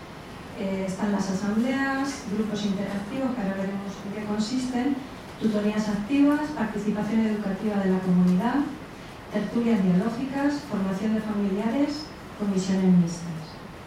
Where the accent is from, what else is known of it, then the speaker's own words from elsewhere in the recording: Albacete, Castilla-La Mancha, Spain; de Albacete y trabajo en este Ministerio del Aire desde hace 22 años.